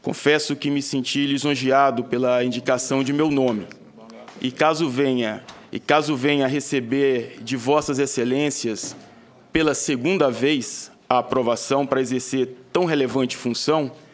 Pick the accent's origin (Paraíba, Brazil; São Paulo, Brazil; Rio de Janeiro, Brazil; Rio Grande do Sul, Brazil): Paraíba, Brazil; Pombal; also born or lived in Maceió; Nasci em Maceió, Alagoas, mas fui acolhido como filho de Pombal. A cidade de Pombal fica no sertão da Paraíba